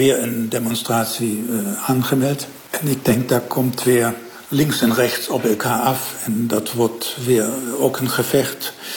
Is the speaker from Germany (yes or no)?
yes; Germany; Dutch is a second language; Ja, ja, als Duitser er iets over te zeggen is heel moeilijk.